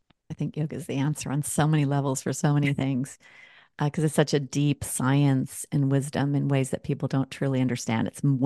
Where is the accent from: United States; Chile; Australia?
United States; my parents are Scottish. I was born and raised in America, but I'm actually 100% Scottish.